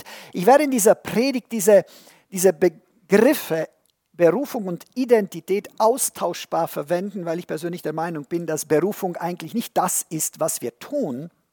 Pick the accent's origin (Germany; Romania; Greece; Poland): Romania; Transylvania; war bei uns in Siebenbürgen damals ein Spottwort